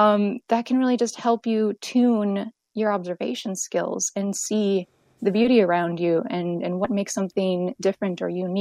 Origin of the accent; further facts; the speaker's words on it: North Dakota, United States; But then I tell people I'm from North Dakota, and they say, oh, I've driven through.